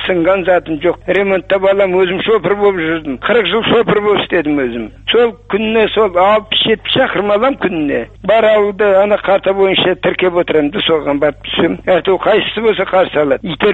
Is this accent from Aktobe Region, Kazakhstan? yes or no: no; Mikhailovka, Karaganda Region, Kazakhstan; born there; Мен Қарағанды облысында тудым, Михайловка деген жерде.